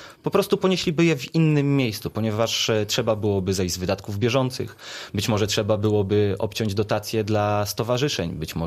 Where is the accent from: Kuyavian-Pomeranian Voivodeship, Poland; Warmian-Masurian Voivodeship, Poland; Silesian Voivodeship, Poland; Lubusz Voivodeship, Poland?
Lubusz Voivodeship, Poland; Świebodzin; ja dalej jestem zwykłym chłopakiem ze Świebodzina